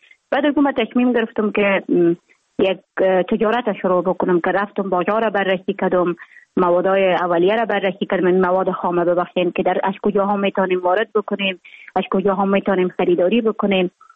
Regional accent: Jowzjan, Afghanistan; also born or lived in Mazar-i-Sharif; من در ولایت جوزجان به دنیا آمدم. 26 سال عمر دارم. مکتب خود در افغان ترک تا صنف 9 در جوزجان خواندم، بعدا آمدم از صنف 10 تا 12 در افغان ترک مجار شریف ادامه دادیم.

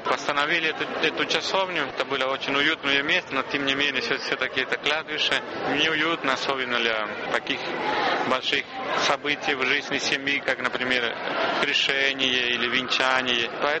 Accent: Argentina; now in Kazan, Russia; Я из Аргентины родом, но уже 15 лет служу в России, и именно здесь, в Казани, так что почти уже татарину.

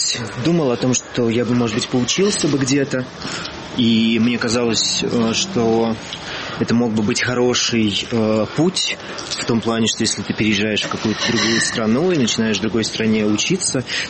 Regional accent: Pskov, Pskov Oblast, Russia; also born or lived in Moscow; Нет, я из Пскова.

